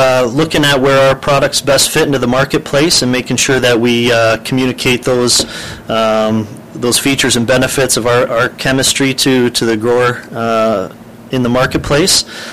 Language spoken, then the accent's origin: English; Welland, Ontario, Canada; also born or lived in Fort Erie; I grew up in Welland, Ontario. Mm-hmm. I was born in Fort Erie, grew up in Welland, Ontario for most of my life.